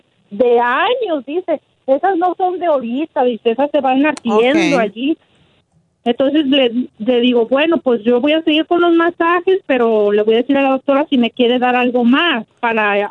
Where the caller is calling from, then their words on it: Seattle, Washington, United States; de Seattle, Washington.